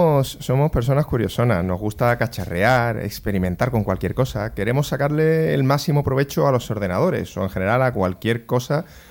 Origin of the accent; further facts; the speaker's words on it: Seville, Andalusia, Spain; Yo la siesta la tengo genética porque soy sevillano.